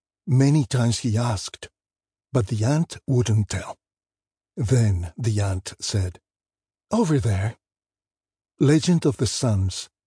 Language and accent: English; Mexico City, Mexico; even though I was born and raised in Mexico City.